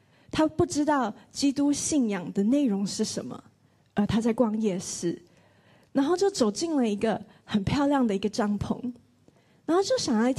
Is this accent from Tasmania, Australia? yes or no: no; Sydney, New South Wales, Australia; 我就说我是雪梨人这样子，然后我来没有，所以我不是当地人，我看不懂。